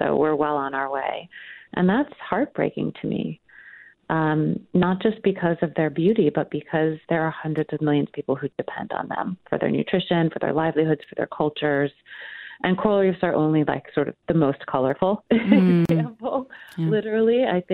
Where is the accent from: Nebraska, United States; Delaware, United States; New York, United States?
New York, United States; Brooklyn; I grew up in Brooklyn and never thought of New York as a coastal city